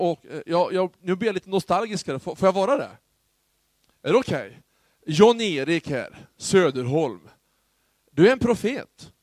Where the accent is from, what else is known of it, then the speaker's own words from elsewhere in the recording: Bollstabruk, Västernorrland County, Sweden; när jag var liten pojke i Bollstabruk. För då, vi bodde ju i lägenheten ovanför kyrkan, kyrkosalen.